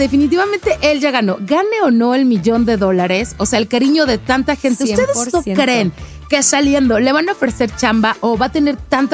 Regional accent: Mexico; Él, como buen mexicano, somos súper chambitas todos los mexicanos o la mayoría, ¿no?

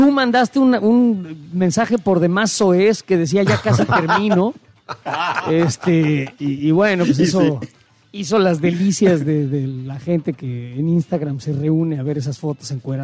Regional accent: Mexico; como aquí somos todos mexicanos en esta casa

